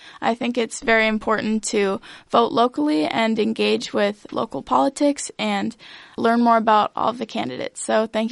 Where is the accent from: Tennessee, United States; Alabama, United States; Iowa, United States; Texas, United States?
Iowa, United States; Ames; I have a lot of connections from growing up in Ames for the past 20 years